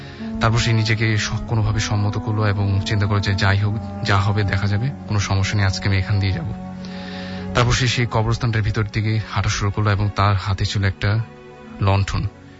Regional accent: Dhaka, Dhaka Division, Bangladesh; পুরান ঢাকা থেকে এসেছি, আমি এসএসসি এ পড়ছি।

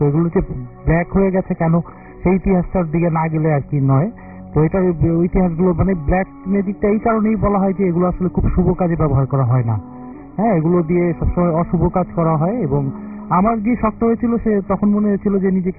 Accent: Dhaka, Dhaka Division, Bangladesh; আমি জুরাইন এলাকাতে বড় হয়েছি, আমি পুরনো ঢাকাতেই আর কি বড় হওয়া

